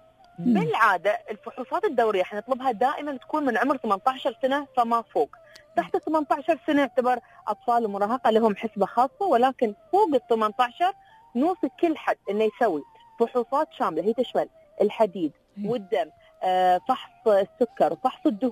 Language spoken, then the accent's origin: Arabic; United Arab Emirates; احنا في الامارات